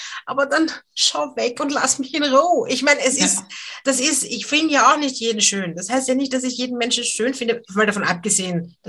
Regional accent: Austria; ich bin eine weiße Frau, ich bin in Österreich geboren, ich habe einen Migrationshintergrund, aber Generationen zurück. Ich bin eine sehr typische Österreicherin

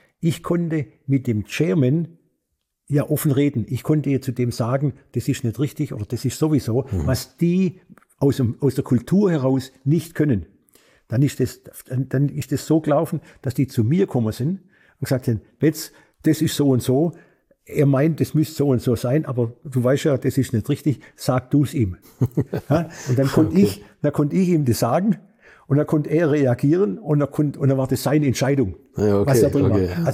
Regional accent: Baden-Württemberg, Germany; weil ich muss ja als Schwabe in Korea muss man ja nicht unbedingt nur koreanisch essen.

